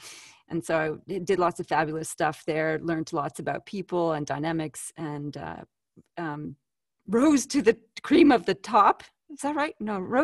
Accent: Canada; I'm exported from Canada, the land of lakes, rivers, and maple syrup.

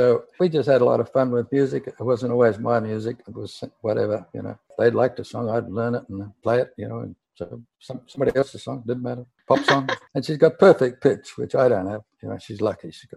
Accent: Australia; born there; I was born in Australia, of course, and went overseas after I did my national service. So when I came back to live in Australia

